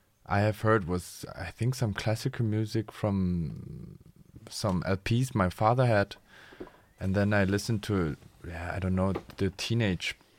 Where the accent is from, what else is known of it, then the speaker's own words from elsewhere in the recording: Germany; English is a second language; also born or lived in South Korea; I was born in Korea, but I was raised in Germany. So I never had so deep connections to South Korea.